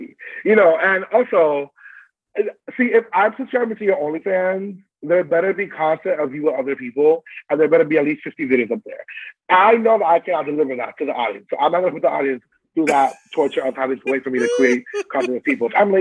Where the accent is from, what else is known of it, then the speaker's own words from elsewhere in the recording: Bronx, New York, United States; Coming from being born and raised in the Bronx